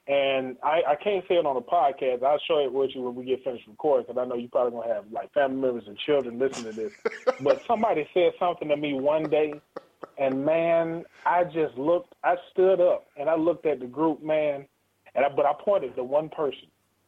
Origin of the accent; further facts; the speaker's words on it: Georgia, United States; I'm from South DeKalb County, man.